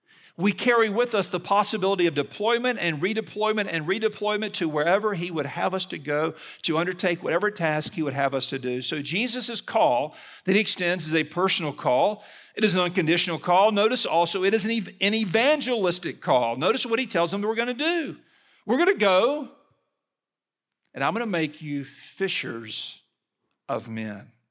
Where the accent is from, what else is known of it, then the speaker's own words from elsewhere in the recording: Gulf Coast, United States; As a little boy, I grew up on the Gulf Coast, and we lived on the water.